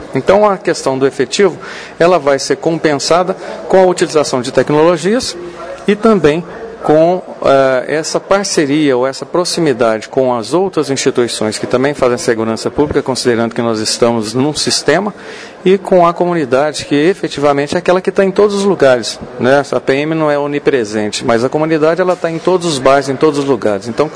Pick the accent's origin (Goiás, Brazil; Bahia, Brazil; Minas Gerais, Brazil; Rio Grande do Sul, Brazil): Minas Gerais, Brazil; Campo Belo; Bom, eu sou natural do sul de Minas, de Campo Belo.